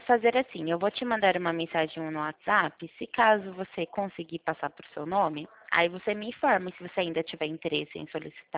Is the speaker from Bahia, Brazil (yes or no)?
no; Itu, São Paulo, Brazil; Eu sou da cidade de Itu, interior de São Paulo.